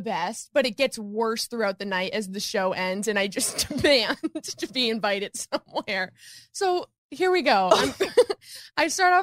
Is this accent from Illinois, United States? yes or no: yes; Illinois, United States; Because I'm from Illinois.